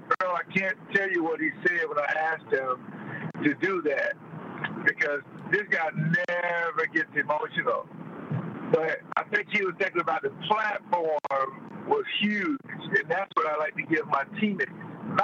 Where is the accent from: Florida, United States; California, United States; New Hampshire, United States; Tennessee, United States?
Florida, United States; Jacksonville; because I'm from the South, Jacksonville, Florida, Duval County.